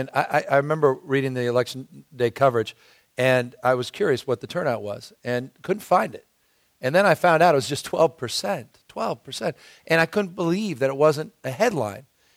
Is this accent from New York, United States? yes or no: no; San Francisco, California, United States; described San Francisco as 47 square miles surrounded by reality, which is a great way to describe my hometown.